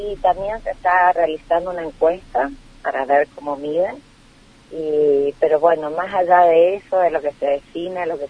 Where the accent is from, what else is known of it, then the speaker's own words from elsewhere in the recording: Chaco, Argentina; somos 33 congresales nacionales por Chaco, somos mirados al solo hecho de decir que somos de Chaco